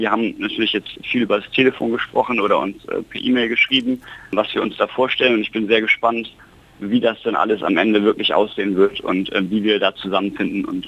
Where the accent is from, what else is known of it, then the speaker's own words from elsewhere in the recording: Hamburg, Germany; ich komme ja aus Hamburg